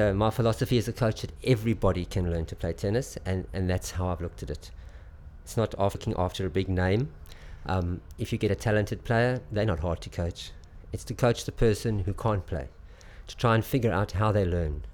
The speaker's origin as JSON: {"language": "English", "country": "South Africa", "moved": "yes", "lives_now": "Market Lavington, United Kingdom", "said": "I was born on 30th of October 1961. I come from South Africa but currently living in Market Lavington, Wiltshire. Near a town of Devizes."}